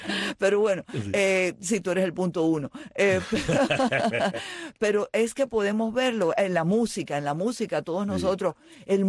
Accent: Cuba; nosotros somos el pueblo de Cuba

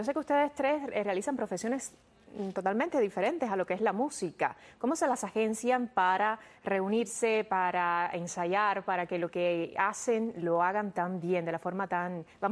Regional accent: Colón, Matanzas, Cuba; eres de Matanzas, de Colón, de donde soy yo

